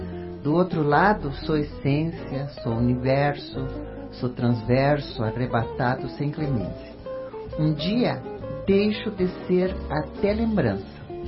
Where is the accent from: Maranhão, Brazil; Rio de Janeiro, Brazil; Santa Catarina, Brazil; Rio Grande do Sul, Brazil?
Rio Grande do Sul, Brazil; lá no meu rincão, porque eu não sou daqui, eu sou gaúcha